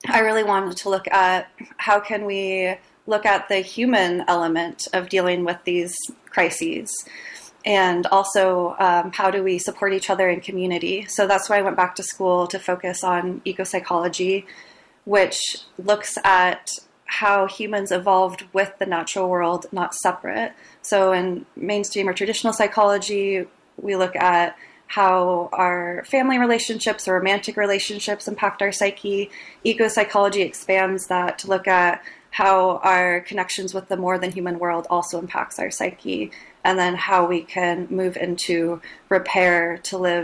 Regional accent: Arcata, California, United States; I live in Humboldt, but I actually was also raised in Humboldt. So I grew up in Arcata and have always been really connected to the natural world.

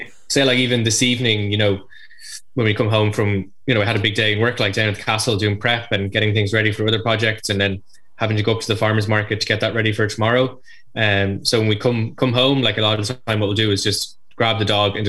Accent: Dublin, Leinster, Ireland; Like, I'm from Dublin myself, like

